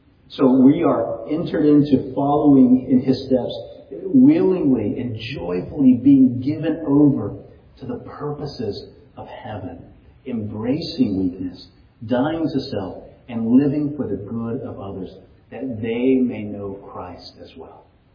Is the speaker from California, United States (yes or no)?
no; Texas, United States; also born or lived in Seguin / San Antonio; I'm from West Texas, and it's tumbleweeds. And then I moved to Seguin, and, you know, it's small trees. And then San Antonio, there's no trees, you know.